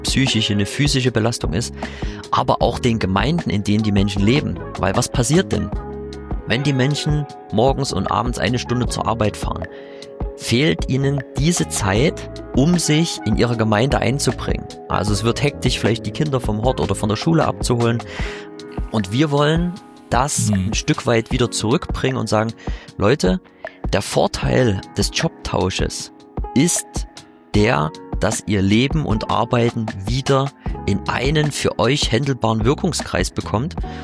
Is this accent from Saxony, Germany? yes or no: yes; Chemnitz, Saxony, Germany; Ich komme aus Chemnitz beziehungsweise aus dem Vorort, bin da quasi hier in der Region groß geworden. Habe auch in Chemnitz studiert, ganz klassisch, eine Art Maschinenbau, Automobilproduktion, um genau zu sein. Und war auch immer hier in Chemnitz